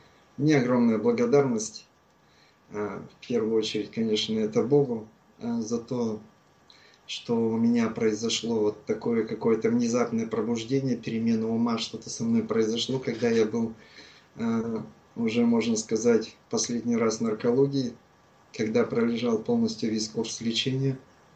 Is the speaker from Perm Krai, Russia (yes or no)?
yes; Chaykovsky, Perm Krai, Russia; Как выяснилось, что я из Пермского края, город, ну, город Чайковский, Россия.